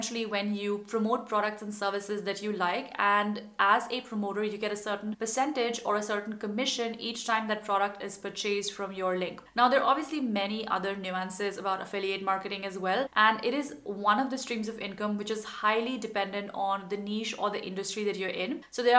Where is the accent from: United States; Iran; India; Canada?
India; English is a second language; moved away as an adult; now in Germany; my first sort of experiment with blogging was kind of accidental when I moved abroad from India to Germany and started a lifestyle blog, which was all about how to be an expat.